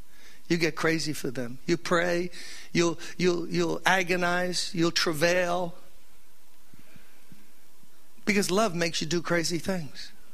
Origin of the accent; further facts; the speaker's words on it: New York, United States; Florida got a lot of problems. I'm from New York, got a lot of problems.